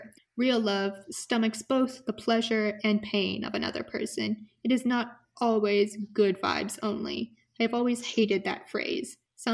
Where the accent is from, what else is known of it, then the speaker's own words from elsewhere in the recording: United States; because though I'm American, I spent a great deal of time in the Middle East and in Turkey and in Arab countries